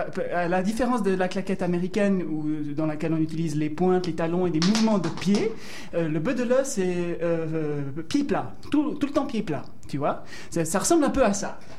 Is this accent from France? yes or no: no; Switzerland; parce que je suis suisse d'origine